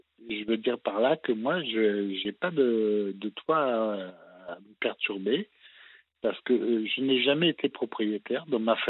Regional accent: Île-de-France, France; Oui, parce que moi, je fais partie de l'Île-de-France.

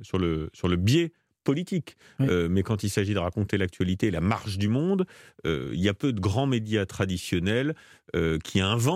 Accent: France; chez nous en France.

